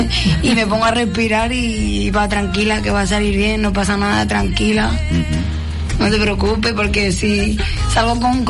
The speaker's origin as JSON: {"language": "Spanish", "town": "Barcelona", "region": "Catalonia", "country": "Spain", "said": "Soy de Barcelona, pero de padres andaluces."}